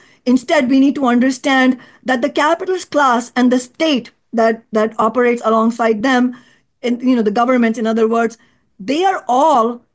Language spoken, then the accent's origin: English; India; if you look at the military budgets of even my home country, India